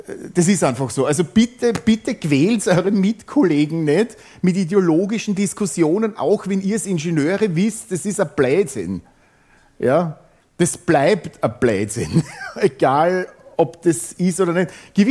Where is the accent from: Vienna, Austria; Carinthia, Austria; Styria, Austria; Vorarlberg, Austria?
Styria, Austria; ich bin selber Steirer übrigens und seit fast 30 Jahren Postgres Consultant und quer auf der Welt unterwegs.